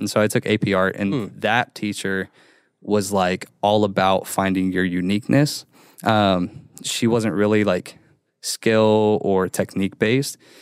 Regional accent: Kenton, Kentucky, United States; born there; And so I was born on Turkey Foot Road in Kenton, Kentucky, which sounds like the most hick thing possible.

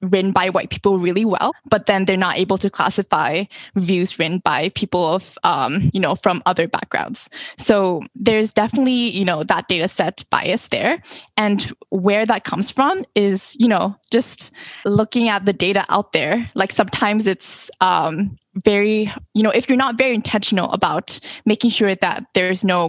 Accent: Thailand; I'm originally from Thailand

